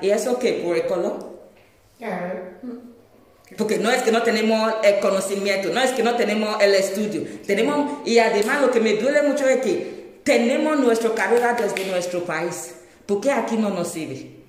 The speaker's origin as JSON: {"language": "Spanish", "country": "Nigeria", "second_language": "Spanish", "lives_now": "Spain", "said": "soy de Nigeria y estoy muy orgullosa"}